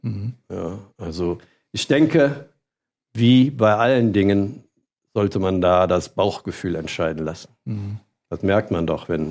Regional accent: Cologne, North Rhine-Westphalia, Germany; ich komme jetzt aus Köln

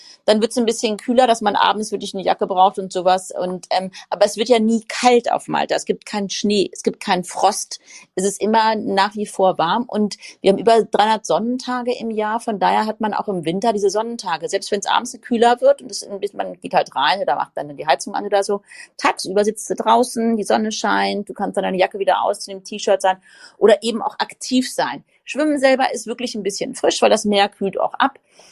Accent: Frankfurt, Hesse, Germany; ich komme ja aus Frankfurt, lebe mitten in Frankfurt.

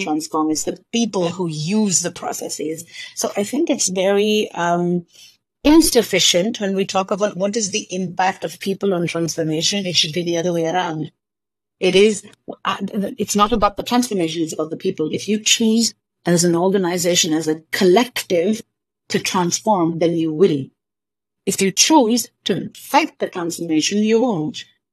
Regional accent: India; moved away as an adult; also born or lived in United States; So I grew up in India, and with work, I moved to the U.S.

